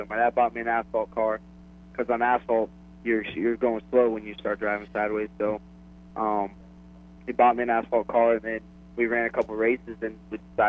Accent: West Palm Beach, Florida, United States; I'm born and raised in West Palm Beach, and I started racing a go-kart at Hope Sound, which is maybe about 45 minutes from my house

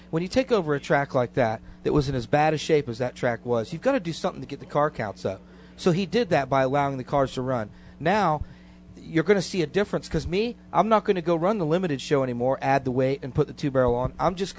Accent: Zephyrhills, Florida, United States; Just like me, I'm from Zephyr Hills

